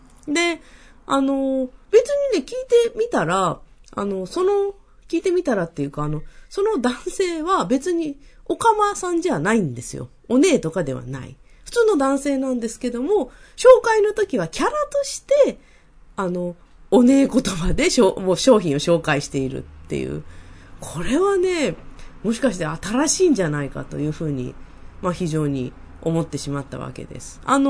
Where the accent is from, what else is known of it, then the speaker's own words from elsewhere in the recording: Tokyo, Japan; まあ私東京生まれ、東京育ちなので、方言にはちょっとご縁があまりないんですけれども